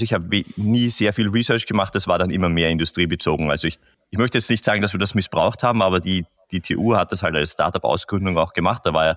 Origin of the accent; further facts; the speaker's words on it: Vienna, Austria; als Wiener